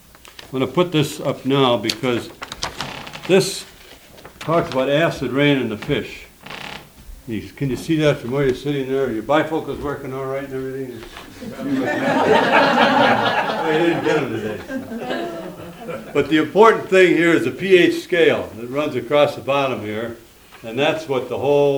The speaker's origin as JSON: {"language": "English", "town": "St. Paul", "region": "Minnesota", "country": "United States", "said": "I'm from St. Paul, Minnesota."}